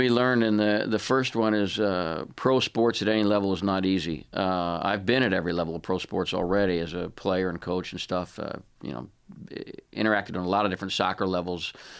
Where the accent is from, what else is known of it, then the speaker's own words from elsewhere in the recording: Washington, District of Columbia, United States; I grew up in Washington, D.C.